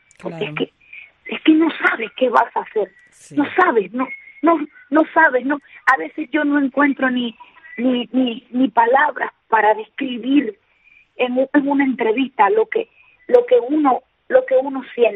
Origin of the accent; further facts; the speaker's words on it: Cuba; now in Havana, Cuba; yo soy del oriente de Cuba